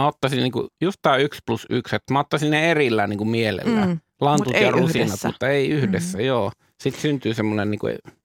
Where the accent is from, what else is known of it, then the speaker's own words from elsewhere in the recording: Northern Finland, Finland; kun mä oon kotoisin tuolta pohjoisempaa